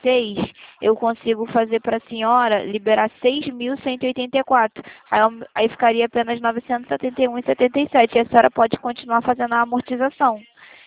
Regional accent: Rio de Janeiro, Brazil; Não, eu sou do centro da cidade do Rio de Janeiro, tá bom?

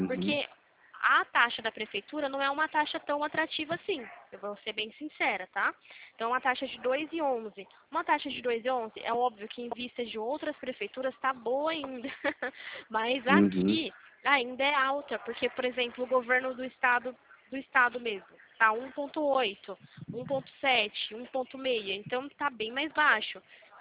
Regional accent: São Paulo, Brazil; eu trabalho aqui em São Paulo. Sou de São Paulo.

